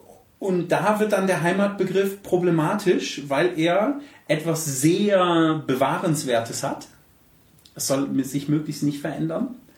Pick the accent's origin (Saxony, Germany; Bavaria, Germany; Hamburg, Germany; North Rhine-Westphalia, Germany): Saxony, Germany; Dresden; Und ich würde sagen, ja, ich komme aus Dresden.